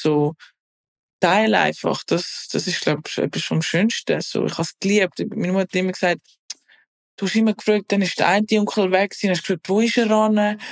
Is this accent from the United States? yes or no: no; Switzerland; Natürlich bin ich in der Schweiz aufgewachsen, das hat mich mega geprägt, und ich bin auch Schweizerin